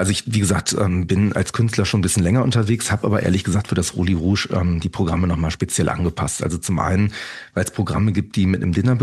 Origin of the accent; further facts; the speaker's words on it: Krefeld, North Rhine-Westphalia, Germany; born there; also born or lived in Cologne / Düsseldorf; now in Solingen, Germany; ich bin kein Ursolinger, ich bin tatsächlich in Krefeld geboren, habe in Köln studiert, habe dann lange in Düsseldorf gelebt mit meiner Frau zusammen und wir haben hier in Solingen ein Haus gefunden